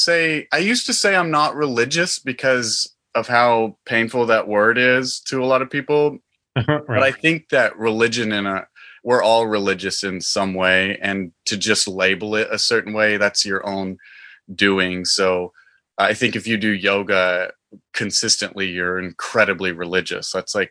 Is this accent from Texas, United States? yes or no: yes; Texas, United States; I'm originally from Texas, a small town in the Panhandle.